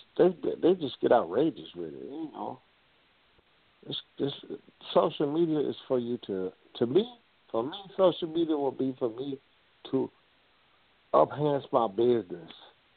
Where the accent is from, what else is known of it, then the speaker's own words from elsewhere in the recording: Detroit, Michigan, United States; We never had no shooting in schools in Detroit. I come from Detroit.